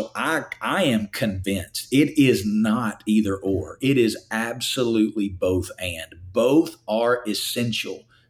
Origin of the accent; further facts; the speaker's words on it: Alabama, United States; now in Western US; I'm from the Bible Belt, from Alabama, the South.